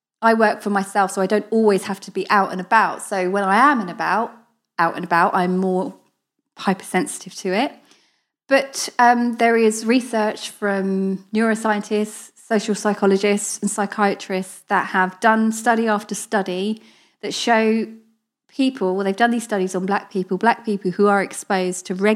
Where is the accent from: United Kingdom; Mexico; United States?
United Kingdom; East of England; So I grew up in Hertfordshire. So 25-minute drive from London. I was in and out of London a lot. So very diverse.